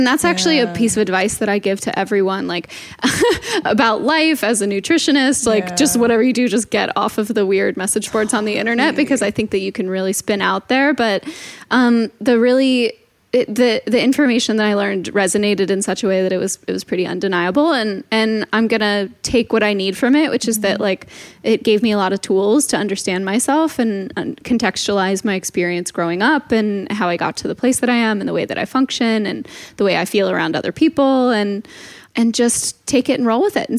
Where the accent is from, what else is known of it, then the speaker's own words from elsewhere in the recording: Eugene, Oregon, United States; I was born and raised in Eugene, Oregon. So I was around a lot of hippy dippy shit.